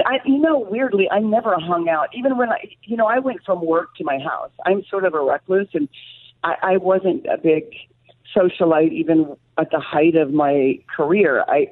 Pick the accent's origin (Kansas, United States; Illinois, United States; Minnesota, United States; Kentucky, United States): Kansas, United States; I'm from Kansas. I'm sitting in Kansas right now.